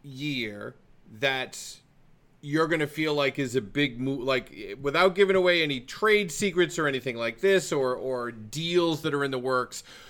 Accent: Portland, Maine, United States; Like, so I'm from Portland, Maine.

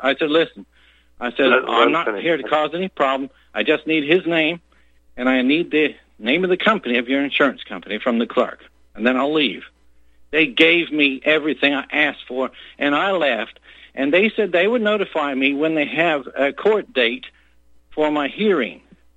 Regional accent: Vancouver, British Columbia, Canada; born there; I was born in Vancouver, Canada, so as a Canadian, I'm very excited to see what's happening.

